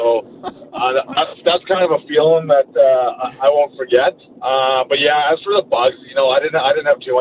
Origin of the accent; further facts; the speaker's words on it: Saskatchewan, Canada; now in Edmonton, Canada; I'm never giving up the 306 number. You'll see on the show, I'm very proud of my roots, being from Saskatchewan.